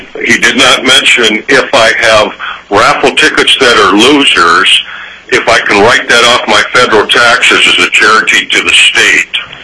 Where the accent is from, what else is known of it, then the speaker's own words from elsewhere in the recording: Midwest, United States; And as I said, I'm from the Midwest, and I know what manure smells like.